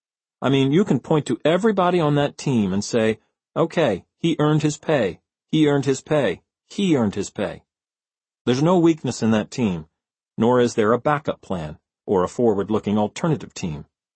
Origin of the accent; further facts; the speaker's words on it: New York City, New York, United States; I grew up in New York City. My family was out of a Woody Allen movie.